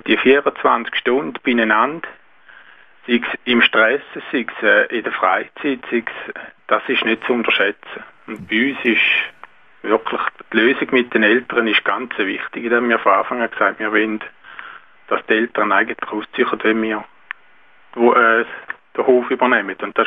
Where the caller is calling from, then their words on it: Switzerland; Ich bin aus Schweizer, so einfach als Information.